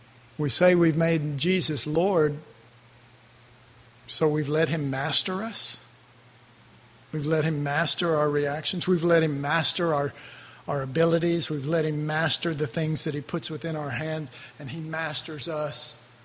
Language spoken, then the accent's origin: English; Dallas, Texas, United States; I mean, I grew up in Oak Cliff, folks. Oak Cliff is evil.